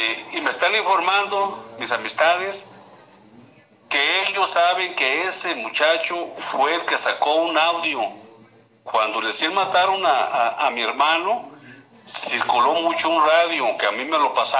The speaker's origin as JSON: {"language": "Spanish", "town": "La Ruana", "region": "Michoacán", "country": "Mexico", "tie": "born or raised there", "said": "fíjate que anoche había varias balaceras allí en mi pueblo, La Ruana."}